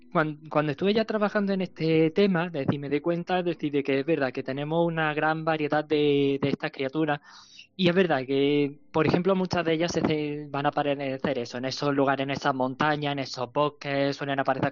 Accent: Granada, Andalusia, Spain; bueno, barriendo un poquito más para mi tierra, para Granada

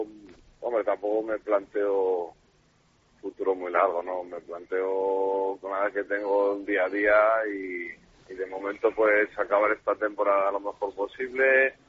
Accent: Spain; yo soy español

